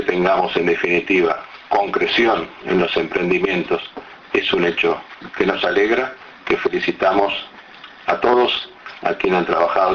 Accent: Uruguay; iniciamos quizás un poco conservadoramente, como somos los uruguayos.

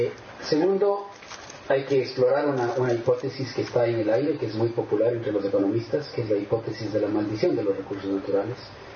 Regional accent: Ecuador; Yo vengo del Ecuador y dividimos la historia de nuestro país en la época del cacao, en la época del banano, en la época del petróleo.

